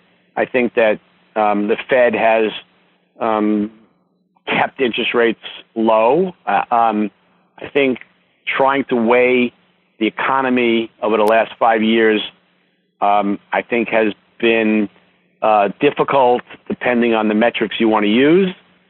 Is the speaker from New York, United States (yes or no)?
yes; New York City, New York, United States; Yeah, I'm a native New Yorker. I grew up in Stuyvesant Town, went to public school here, went out to college, came back, and it's the only place I've ever lived.